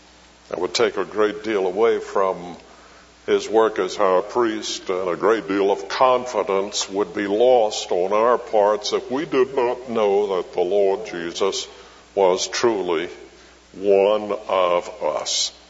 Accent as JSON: {"language": "English", "town": "Birmingham", "region": "Alabama", "country": "United States", "tie": "born there", "said": "But I was born in Birmingham. And we emphasize that ham over in Alabama."}